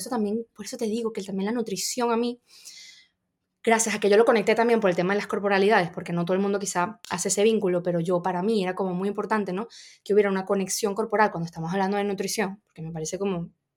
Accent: Venezuela; born there; yo como soy venezolana española tengo pasaporte español y mi DNI y todo, pero es verdad que dice dónde yo nací en Venezuela.

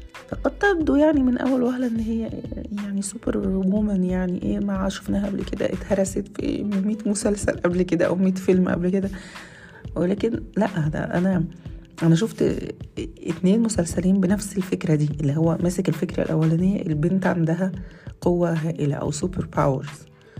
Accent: Egypt; قد ايه هم ربطوا الثقافة الكورية بينا احنا كمصريين

